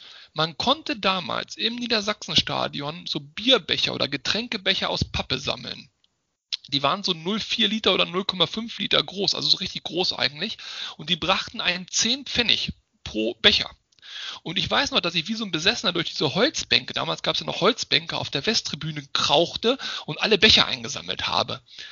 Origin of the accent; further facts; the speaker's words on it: Bennigsen, Lower Saxony, Germany; also born or lived in Hanover; ich komme aus Bennigsen gebürtig, also gebürtig aus Hannover, weil da war die Klinik, aber ich meine, ich bin in Bennigsen aufgewachsen, das ist so 20, 25 Minuten weg von Hannover.